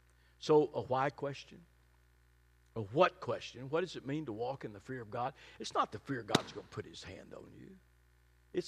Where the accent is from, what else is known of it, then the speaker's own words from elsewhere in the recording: Fort Worth, Texas, United States; I mentioned I grew up in Fort Worth.